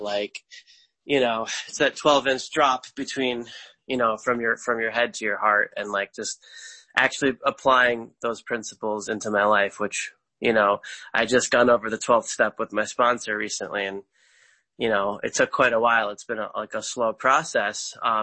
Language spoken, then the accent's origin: English; New York, United States; now in Northeast Ohio, United States; Yeah, it's so weird to hear that because I am from New York, but that is my area now. So as of this year.